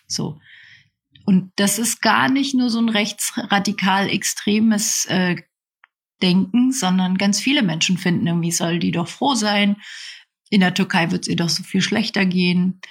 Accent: Nuremberg, Bavaria, Germany; Ich komme aus Nürnberg

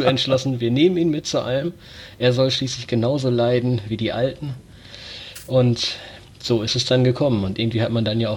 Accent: Herford, North Rhine-Westphalia, Germany; born there; ich bin 32 Jahre alt, bin gebürtiger Herforder. Das liegt für alle, die sich im Bielefelder Umland nicht so gut auskennen, quasi neben Bielefeld.

